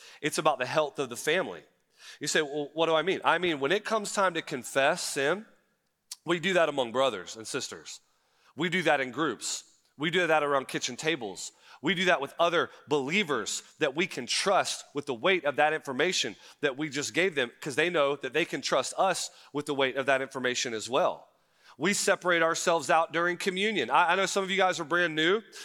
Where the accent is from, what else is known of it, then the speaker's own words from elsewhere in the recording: Jacksonville, Florida, United States; I grew up in Northeast Florida, in Jacksonville, Florida, and I felt like I was pretty acquainted with racial issues.